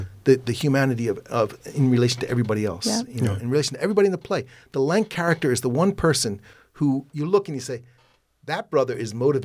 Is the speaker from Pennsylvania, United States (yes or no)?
yes; Philadelphia, Pennsylvania, United States; But the point is that's the stuff I grew up on, you know, and I grew up in Southwest Philly